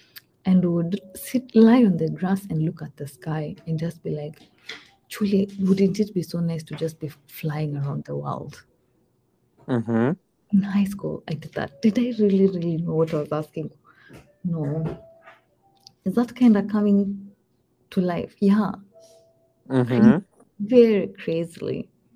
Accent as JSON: {"language": "English", "town": "Eldoret", "region": "Uasin Gishu County", "country": "Kenya", "tie": "born or raised there", "said": "I was born and raised in Eldoret."}